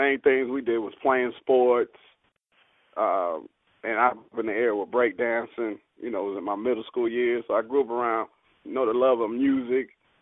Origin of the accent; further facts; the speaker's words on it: Rantoul, Illinois, United States; I'm originally from Rantoul, Illinois.